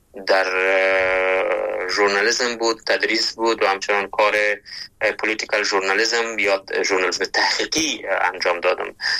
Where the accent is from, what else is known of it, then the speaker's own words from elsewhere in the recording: Kabul, Afghanistan; ما در کابل به دنیا آمدیم ولی در اصل از لغمان هستم